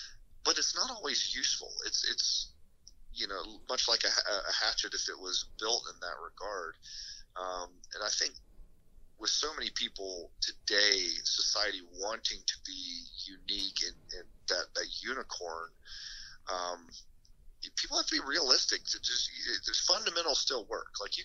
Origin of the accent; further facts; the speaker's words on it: the South, United States; Not because I'm from the South.